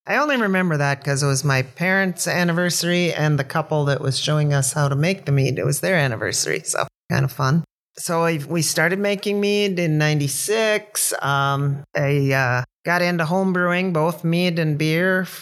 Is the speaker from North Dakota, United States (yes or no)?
yes; North Dakota, United States; Both my husband and I grew up in North Dakota. We have, I guess we both maybe had thoughts of moving away from North Dakota, but we never have.